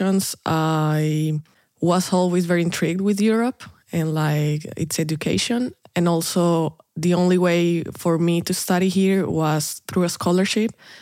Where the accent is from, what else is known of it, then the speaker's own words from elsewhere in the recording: Medellin, Antioquia, Colombia; moved away as an adult; now in Germany; I come from Colombia, from a city called Medellin. And I came to Germany because I graduated from my bachelor's in Colombia last year